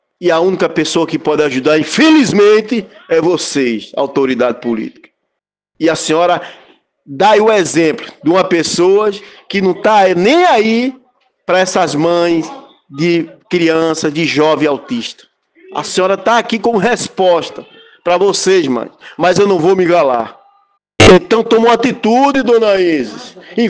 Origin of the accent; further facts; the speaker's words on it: Guriagi, Brazil; uma cidade, onde eu fui criado e nascido na cidade de Guriagi.